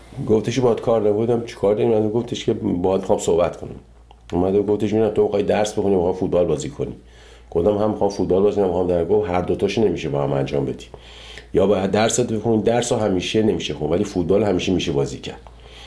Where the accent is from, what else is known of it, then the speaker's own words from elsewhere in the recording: Iran; moved away; 30 سال 30 خورده سال که از ایران من اومدم بیرون